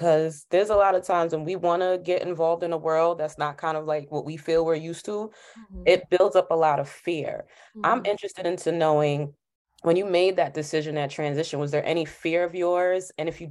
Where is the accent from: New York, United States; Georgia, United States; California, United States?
New York, United States; Bronx; I'm a girl from the Bronx, different time frame, but still in all